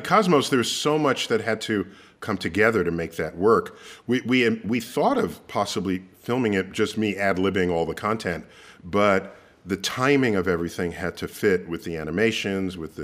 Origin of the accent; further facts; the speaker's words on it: New York City, New York, United States; So born and raised in New York City, attended the public schools all throughout the K through 12. My high school, however, was the Bronx High School of Science. I was born and raised in the Bronx.